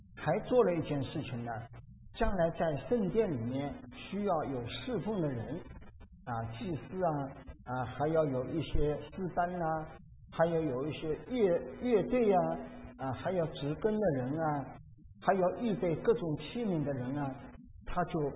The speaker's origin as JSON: {"language": "Chinese", "country": "China", "said": "我们中国人就更加的懂得这一点啊，修了一个长很长很长的城啊"}